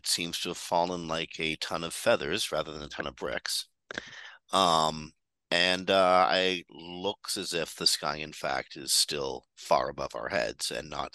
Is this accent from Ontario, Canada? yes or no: yes; Toronto, Ontario, Canada; I'm from Toronto, so I'm particularly attracted to this story.